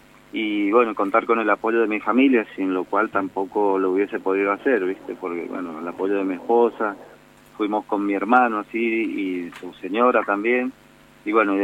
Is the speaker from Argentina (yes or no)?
yes; Tucumán, Argentina; now in Mendoza, Argentina; Yo viví parte de mi vida en Tucumán, prácticamente mi infancia, y después ya de grande me vine acá a Mendoza. Yo soy mendocino en realidad, pero bueno, como mi familia está un poco dividida entre estas dos provincias